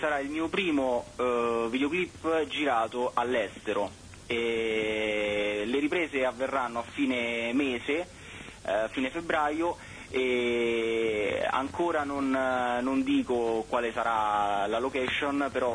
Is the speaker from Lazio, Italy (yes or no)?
yes; Rome, Lazio, Italy; Sono di Roma.